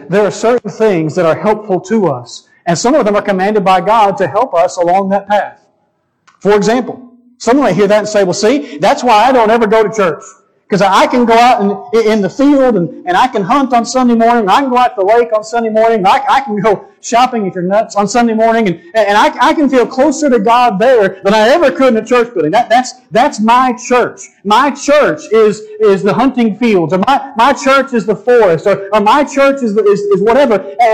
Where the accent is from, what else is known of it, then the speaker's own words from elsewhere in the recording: United States; Some people seem to believe that because I'm an American, I guess I'm going to heaven.